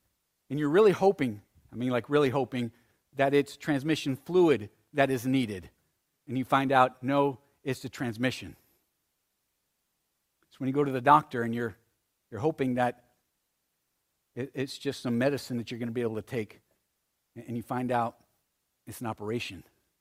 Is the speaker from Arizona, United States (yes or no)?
yes; Arizona, United States; But when I was a kid, growing up in Arizona, we had something called saladitos.